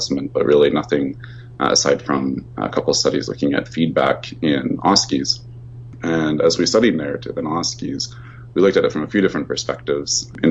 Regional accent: Saskatchewan, Canada; also born or lived in Qatar; Yeah, I grew up in Saskatchewan in Canada, so we had some nice minus 40, minus 50 days. But the last 6 years, I worked in Qatar in the Middle East

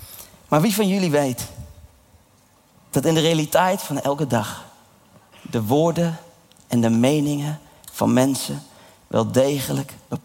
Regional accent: The Hague, South Holland, Netherlands; Ik groeide op in Den Haag in een omgeving waar heel veel nood in de wereld was, veel ellende.

